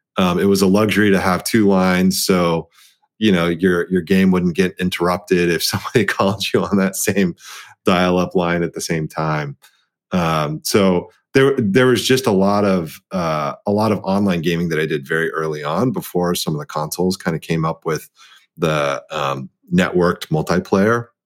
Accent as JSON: {"language": "English", "town": "Dallas", "region": "Texas", "country": "United States", "tie": "born or raised there", "said": "You know, being the eldest child of an immigrant set of parents and growing up in Dallas, Texas."}